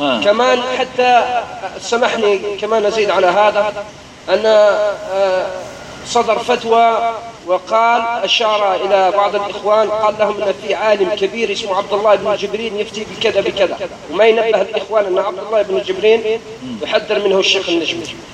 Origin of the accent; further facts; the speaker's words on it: France; also born or lived in Ghardaia, Algeria; انا من انا الاصل من الجزائر، لكن للاسف الشديد كبرت في فرنسا